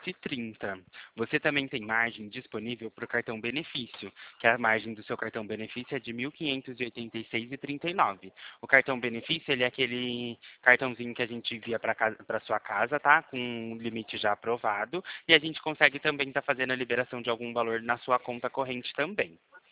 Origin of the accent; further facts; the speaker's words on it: São Paulo, Brazil; Eu sou daqui do estado de São Paulo mesmo.